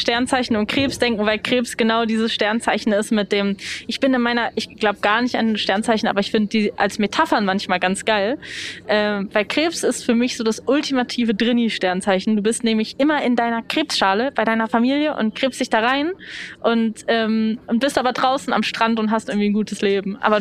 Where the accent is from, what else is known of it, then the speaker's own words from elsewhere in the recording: Berlin, Germany; So, ich bin in Berlin aufgewachsen